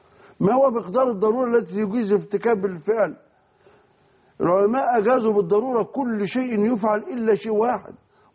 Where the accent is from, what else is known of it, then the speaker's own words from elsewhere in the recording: Egypt; حتى عندنا في مصر